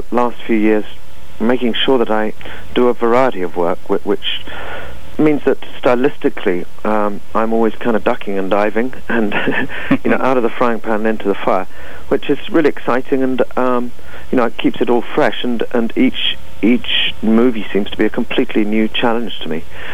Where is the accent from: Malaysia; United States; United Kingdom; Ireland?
United Kingdom; England; as you can hear, I'm quite English